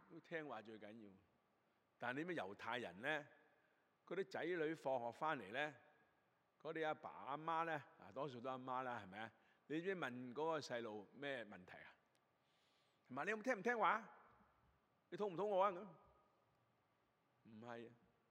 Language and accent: Cantonese; China; 因為我哋中國人最睇重係咩啊？